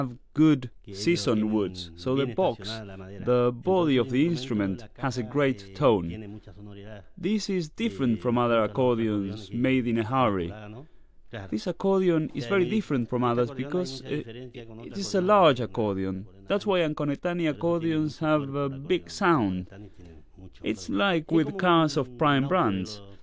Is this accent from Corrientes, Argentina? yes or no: yes; Palmar Grande, Corrientes, Argentina; I was born in the countryside, deep in the countryside of the Corrientes province. Palmar Grande. I am from Palmar Grande, a small village full of fruits, oranges, tangerines, grapefruits.